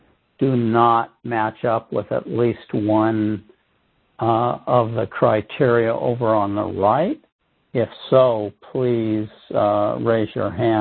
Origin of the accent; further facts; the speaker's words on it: California, United States; Sorry about the digression, but it was in the chat, so I, being a Californian, I couldn't help but comment.